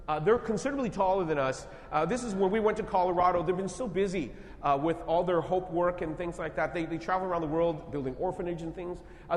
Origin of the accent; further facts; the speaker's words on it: Winnipeg, Manitoba, Canada; and we are from Winnipeg.